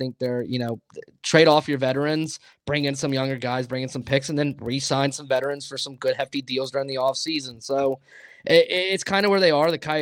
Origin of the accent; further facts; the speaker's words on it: Greenville, South Carolina, United States; I got into hockey because of this team, and I'm from Greenville, South Carolina.